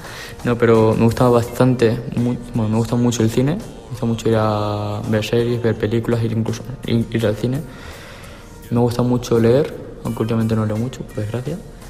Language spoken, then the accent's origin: Spanish; Cáceres, Extremadura, Spain; soy de Cáceres, pero de un barrio que se llama La Mejostilla.